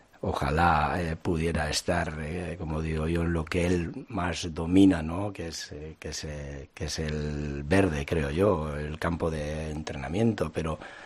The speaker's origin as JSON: {"language": "Spanish", "town": "Alicante", "region": "Valencian Community", "country": "Spain", "said": "Soy medio alicantino"}